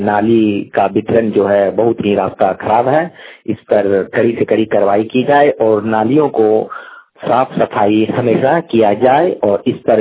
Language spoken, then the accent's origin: Hindi; Ranchi, Jharkhand, India; रांची चुटिया FCI colony का रहने वाला हूँ, रोड नंबर 9।